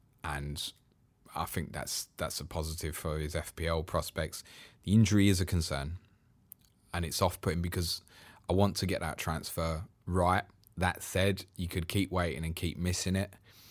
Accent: United Kingdom; Nah, we're British. It's not masculine.

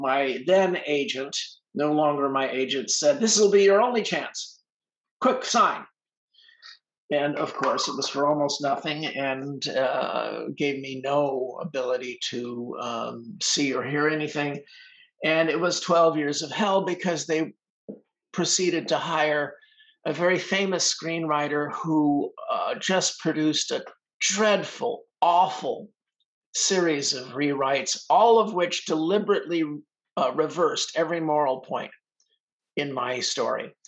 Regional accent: Hollywood, California, United States; I grew up in Hollywood.

